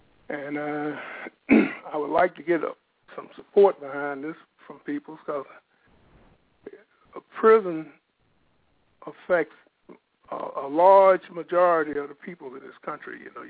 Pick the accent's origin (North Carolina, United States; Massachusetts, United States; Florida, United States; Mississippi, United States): Mississippi, United States; I was brought up in Mississippi, and, you know, Mississippi had a storied history about social injustice.